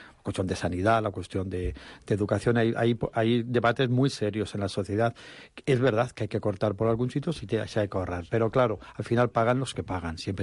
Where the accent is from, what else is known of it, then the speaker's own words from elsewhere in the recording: Castile, Spain; Yo soy castellano